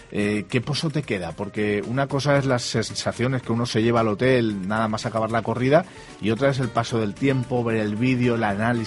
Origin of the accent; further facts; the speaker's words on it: Valencian Community, Spain; yo soy valenciano